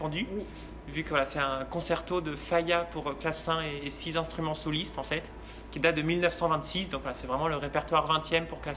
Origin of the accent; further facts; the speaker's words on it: Angers, Pays de la Loire, France; j'ai commencé au Conservatoire d'Angers, qui est ma ville natale.